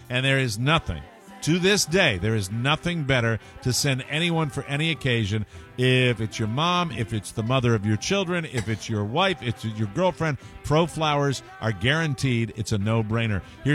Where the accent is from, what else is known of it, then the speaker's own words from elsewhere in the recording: Florida, United States; in Fort Walton Beach, Florida, my home state.